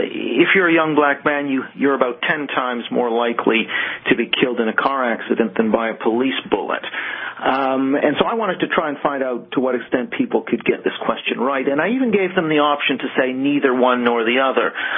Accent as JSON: {"language": "English", "town": "Vancouver", "region": "British Columbia", "country": "Canada", "said": "of course I am from Vancouver, so I am from your side of the pond."}